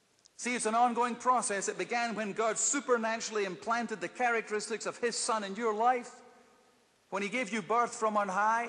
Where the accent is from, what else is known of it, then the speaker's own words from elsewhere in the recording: Scotland, United Kingdom; moved away as an adult; now in Atlanta, United States; when we moved over from Scotland to Atlanta in 1989, we did not have any children, we thought.